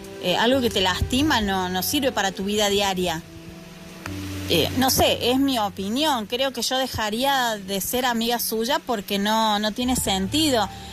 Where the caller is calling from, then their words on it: Argentina; desde Argentina